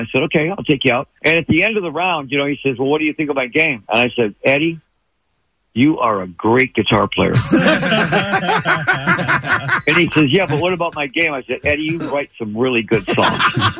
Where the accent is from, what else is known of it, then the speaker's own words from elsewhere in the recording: Detroit, Michigan, United States; let's write all the songs here in Detroit about Detroit, because it's my hometown